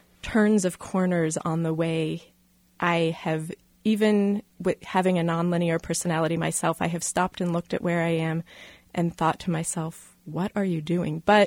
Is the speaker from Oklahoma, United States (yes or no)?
no; Kansas City, Missouri, United States; I'm from right here. I mean, I was actually born just a few blocks from this very location, so I am... Yeah, I'm Kansas City born and raised.